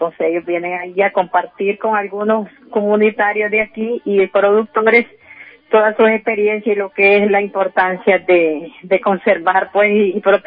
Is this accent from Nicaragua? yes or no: yes; Colonia Los Ángeles, South Caribbean Coast Autonomous Region, Nicaragua; de Colonia Los Ángeles, coordinadora de gabinete acá en este lugar de Nueva Guinea